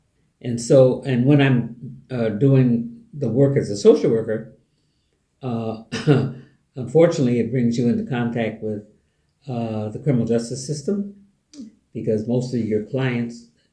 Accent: Witherby, New York, United States; Looking at upstate New York, where most of those prisons were built, from, you know, in my hometown area, as a matter of fact, they built one of those prisons right across the street from my home in Witherby.

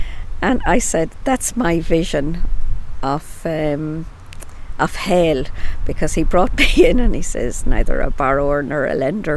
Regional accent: Sligo, Connacht, Ireland; also born or lived in north of Ireland; I'm from Sligo, born in the north of Ireland, but living all my life in Sligo.

